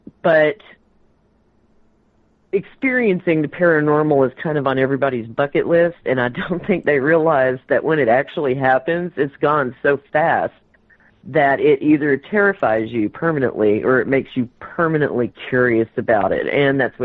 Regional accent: Clarksville, Tennessee, United States; I grew up in Clarksville, Tennessee, which is close to Adams, which is where the Bell Witch haunting took place.

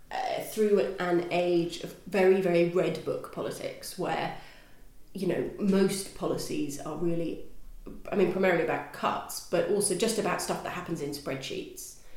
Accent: Wales, United Kingdom; where I'm from in Wales, it's slightly more different.

